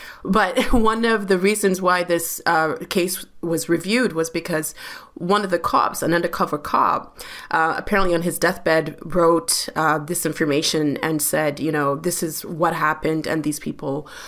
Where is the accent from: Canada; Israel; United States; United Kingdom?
Canada; London, Ontario; I grew up in London, Ontario, and I grew up during a time when London was a very homogenous city.